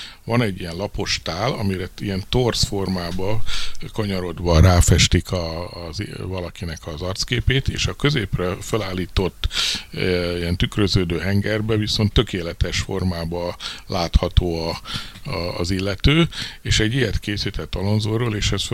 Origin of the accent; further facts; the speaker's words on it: Hungary; szerencsém volt ezzel az, hogy magyar vagyok